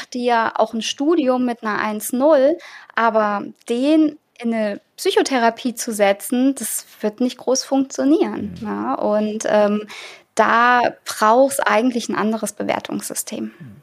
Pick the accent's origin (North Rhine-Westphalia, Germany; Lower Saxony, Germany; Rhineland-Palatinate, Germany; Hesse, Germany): Hesse, Germany; Also ich bin ja Hessin, man hört es ja, ich habe hier keinen bayerischen Akzent. Ich bin ja aus Hessen